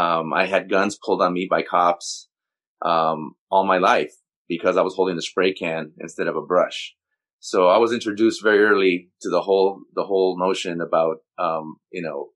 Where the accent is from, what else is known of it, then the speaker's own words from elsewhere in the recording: Los Angeles, California, United States; I grew up, you know, I was born in East LA.